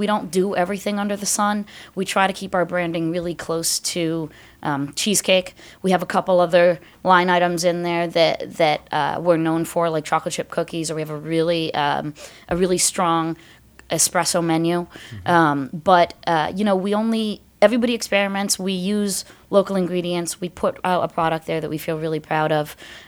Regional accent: Connecticut, United States; also born or lived in Washington, D.C.; now in Massachusetts, United States; I didn't grow up in Massachusetts. Yeah, I grew up in Connecticut, moved down to school in D.C., and then wound up in Massachusetts.

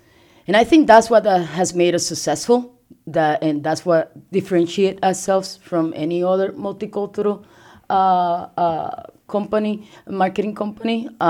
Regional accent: Puerto Rico; moved away as an adult; now in United States; So I'm from Puerto Rico. I came here to continue my education

